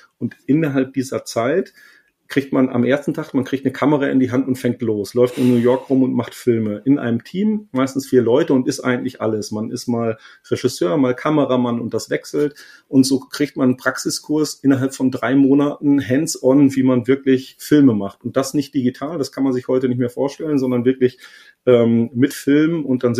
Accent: North Rhine-Westphalia, Germany; Also ich komme aus Ostwestfalen, ich bin gebürtiger Ostwestfale und bin erstmal in die Welt. Ich habe in Wiesbaden studiert

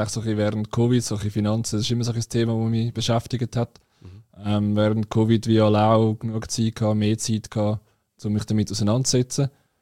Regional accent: Zurich, Switzerland; ich komme aus dem Zürcher Unterland.

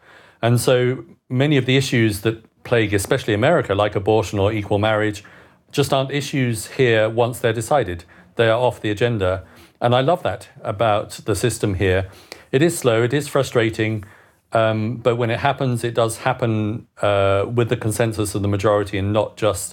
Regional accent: United Kingdom; even if we get married in Britain, which we are allowed to do because I'm British

